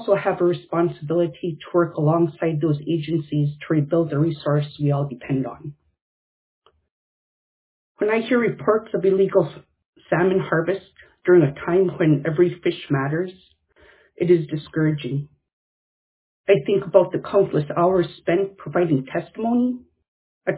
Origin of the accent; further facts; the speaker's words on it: St. Mary's, Alaska, United States; I grew up in St. Mary's and lived there until I was in my 30s. I have subsistence fished on the Yukon River my entire life.